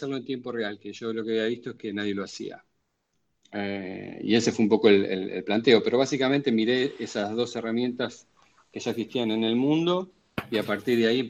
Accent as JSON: {"language": "Spanish", "town": "Bahía Blanca", "region": "Buenos Aires Province", "country": "Argentina", "said": "como yo soy de Bahía Blanca, no me costaba pedir algún contacto para llegar al intendente"}